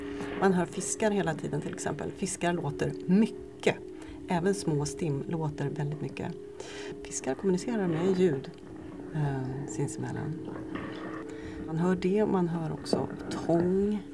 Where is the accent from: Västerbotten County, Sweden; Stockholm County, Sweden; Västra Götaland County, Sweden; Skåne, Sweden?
Västra Götaland County, Sweden; Där jag kommer ifrån, från Västergötland, där har jag alla mina somrar.